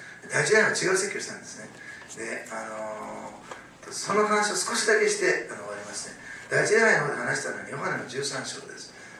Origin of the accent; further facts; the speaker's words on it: Osaka, Japan; 私は大阪出身なんですけど、大阪の名物は岩おこしの屋さんなんですね。